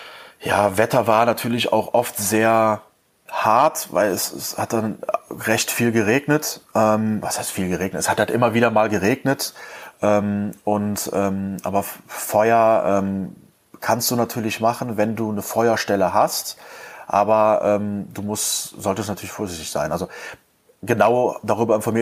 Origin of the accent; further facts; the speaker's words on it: Cologne, North Rhine-Westphalia, Germany; Ich bin halt gebürtiger Kölner.